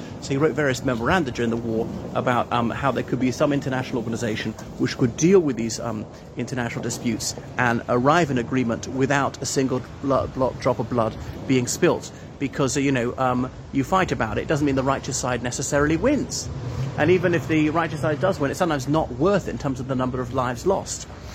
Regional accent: Ireland; from Ireland, so thanks for coming to my channel.

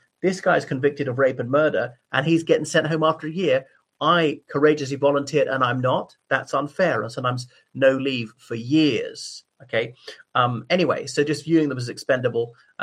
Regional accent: Ireland; from Ireland.

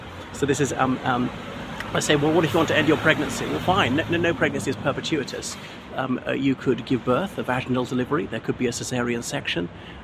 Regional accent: Ireland; now in London, United Kingdom; from Ireland.

